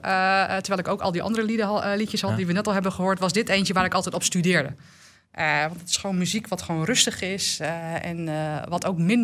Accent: Groningen, Netherlands; ik kwam natuurlijk uit Groningen, dus dat dossier... dat hoorde ik natuurlijk vaak voorbij komen.

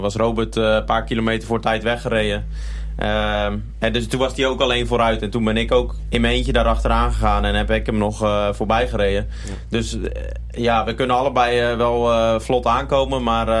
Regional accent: Gouda, South Holland, Netherlands; Ja, kijk, ik ben hier in de stad geboren, maar ik ben eigenlijk opgegroeid in Gouda.

